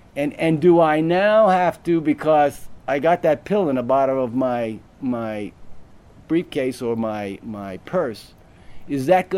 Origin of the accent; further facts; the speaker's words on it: California, United States; First of all, yes, I'm from California, and it's a wonderful place